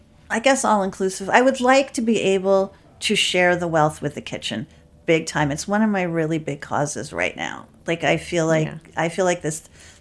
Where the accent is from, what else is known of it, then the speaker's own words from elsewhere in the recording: Manhattan, New York, United States; I grew up in Manhattan.